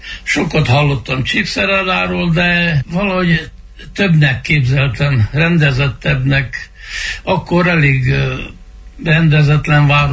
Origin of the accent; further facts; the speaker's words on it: Huedin, Cluj County, Romania; now in Miercurea Ciuc, Romania; Bánfihunyadon születtem 1940-ben. Ott jártam elemiskolába, Kolozsvárt jártam középiskolába, szakiskolába